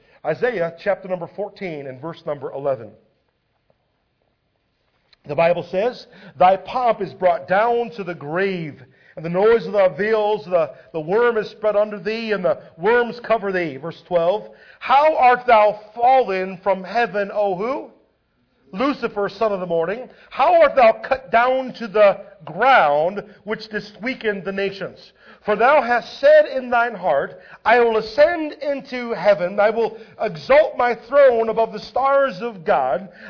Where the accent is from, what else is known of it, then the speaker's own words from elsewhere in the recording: United States; Now, I know it's not politically correct to say the American way, but I'm an American.